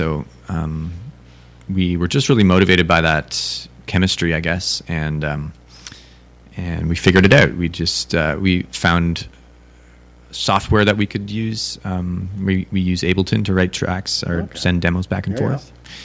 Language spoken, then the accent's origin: English; Kitchener, Ontario, Canada; I'm from Kitchener, so I had a very short drive on my way here